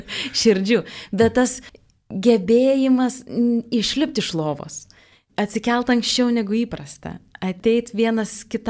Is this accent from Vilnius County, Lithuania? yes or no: no; Kaunas, Kaunas County, Lithuania; Aš tada buvau 13 metų ir kadangi aš kaunietė